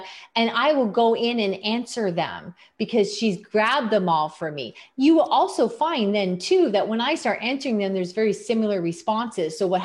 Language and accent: English; Canada; Like, listen, we're Canadian, I want to hire local.